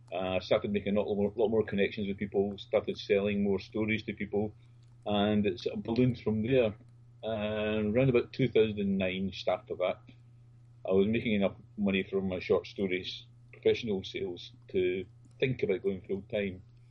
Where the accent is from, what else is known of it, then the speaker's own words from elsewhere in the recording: Scotland, United Kingdom; As you said, I'm a Scotsman.